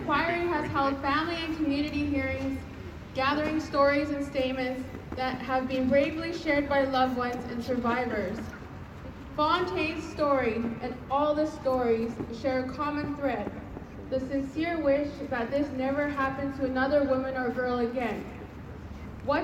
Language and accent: English; British Columbia, Canada; I'm from Skati Nations on my mom's side, and Chehalis on my dad's side.